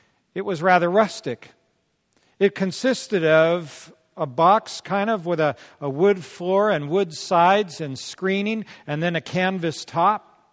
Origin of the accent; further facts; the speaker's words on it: California, United States; Well, most of you know that I grew up in Yosemite National Park. My dad was a seasonal ranger naturalist, and as a child, I lived in Yosemite National Park for 14 summers.